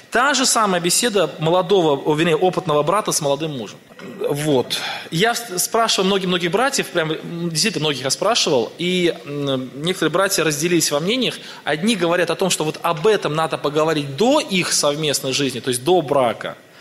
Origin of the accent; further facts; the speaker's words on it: Tolyatti, Samara Oblast, Russia; я, например, вырос в Тольятти, в одной семье, совершенно неверующий, там, учился где-то, мои родители это работали, вырос в квартире